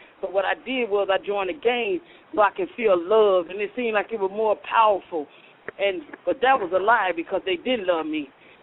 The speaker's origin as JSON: {"language": "English", "town": "Chicago", "region": "Illinois", "country": "United States", "said": "I'm from Chicago, Illinois, from a project called Rockwell Gardens in Chicago."}